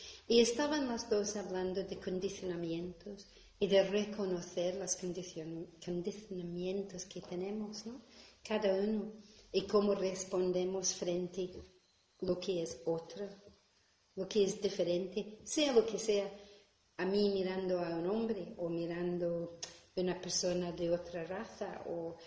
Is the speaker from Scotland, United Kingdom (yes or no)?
yes; Glasgow, Scotland, United Kingdom; Spanish is a second language; cuando yo hablo en inglés se nota enseguida de dónde vengo. Soy escocesa, pero no solo soy escocesa, soy de Glasgow, y además tengo un acento que enseguida gente va a saber